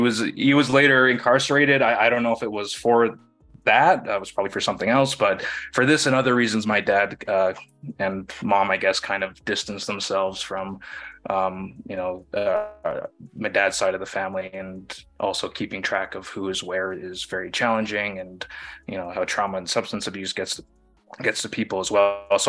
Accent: Winnipeg, Manitoba, Canada; So I'm Red River Métis. I'm from Treaty One territory in Winnipeg.

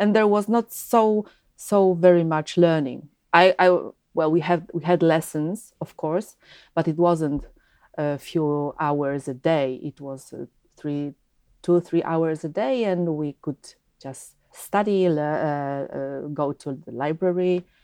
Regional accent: Poland; English is a second language; I've always known that I'm from Poland and I belong here. But at the same time, I felt very at home in Japan.

